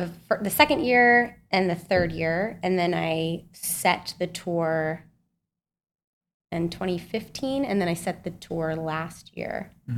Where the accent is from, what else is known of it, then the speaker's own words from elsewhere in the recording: Salt Lake City, Utah, United States; also born or lived in Kansas; I was born in Kansas and then moved to Utah as a baby.